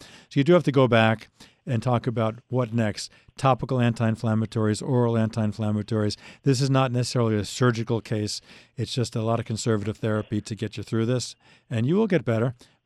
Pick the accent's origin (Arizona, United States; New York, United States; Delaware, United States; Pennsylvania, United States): New York, United States; Bellmore